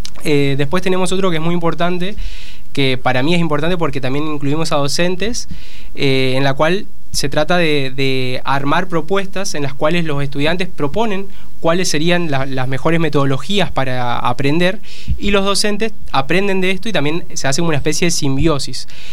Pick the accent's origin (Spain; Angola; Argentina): Argentina; Somos jóvenes de Chaco, de Salta, de Córdoba, de Santa Fe, de Santa Cruz, de Buenos Aires.